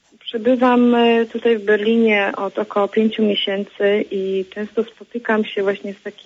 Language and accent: Polish; Warmian-Masurian Voivodeship, Poland; bo jak obserwuję to wszystko, bo wychowałam się na Mazurach i widzę, jak rozkradane są nasze ziemie